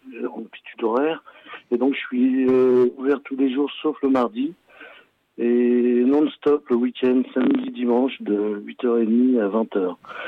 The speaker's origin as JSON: {"language": "French", "region": "Normandy", "country": "France", "said": "moi je suis originaire de Normandie et j'ai essentiellement baigné dans le commerce avec mes parents. Donc, arrivé en 2006 en Chartreuse"}